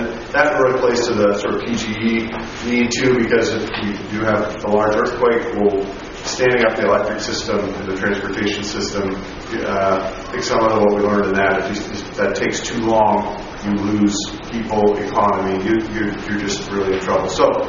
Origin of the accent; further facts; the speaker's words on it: Portland, Oregon, United States; I grew up in East Malone County, so I grew up in Park Rose, and I live in Washington County now.